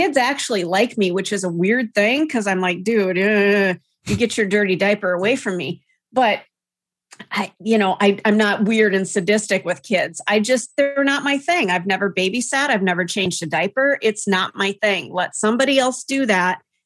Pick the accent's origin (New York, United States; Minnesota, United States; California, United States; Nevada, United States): Minnesota, United States; I'm kind of a Canadian anyway, mentally. I grew up in Minnesota.